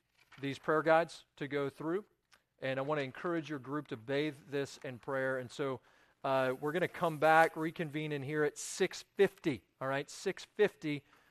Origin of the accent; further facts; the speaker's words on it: West Virginia, United States; because I'm from West Virginia.